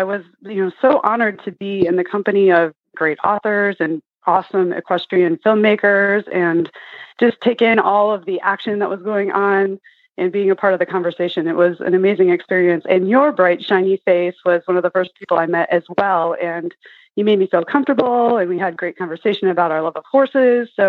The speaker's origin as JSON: {"language": "English", "region": "Michigan", "country": "United States", "tie": "born or raised there", "also_born_or_lived": "New York City", "moved": "as an adult", "said": "I've lived in the north, the east, the south, and now the west. I grew up in Michigan and had a childhood horse there. And then I moved to New York City after I finished school."}